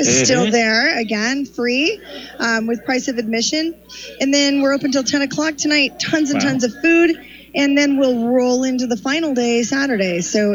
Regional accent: Oregon, United States; I moved to Polk County 22 years ago. I grew up in Benton County, so I grew up at a small county fair

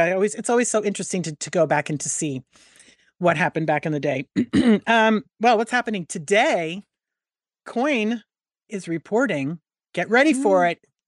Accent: New England, United States; I toured it because I grew up in New England. So we would go to Boston for our field trips.

